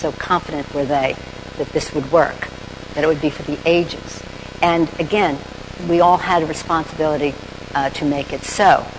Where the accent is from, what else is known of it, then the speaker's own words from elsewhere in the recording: Baltimore, Maryland, United States; I grew up in Baltimore, Maryland.